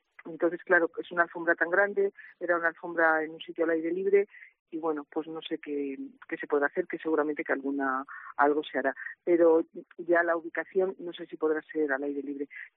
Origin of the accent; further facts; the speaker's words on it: Carrión de los Condes, Castile and León, Spain; siempre decimos que somos de Palencia, o sea, para que el mapa esté bien completo, decimos Carrión de los Condes y Palencia.